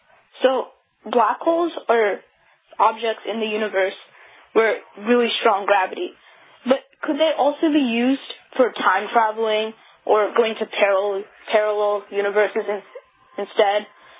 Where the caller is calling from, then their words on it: Reading, Pennsylvania, United States; I'm calling from Reading, PA.